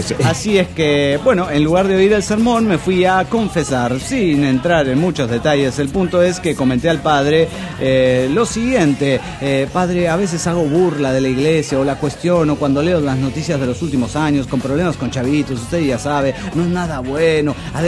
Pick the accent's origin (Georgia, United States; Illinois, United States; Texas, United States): Georgia, United States; Atlanta; de Atlanta, Georgia.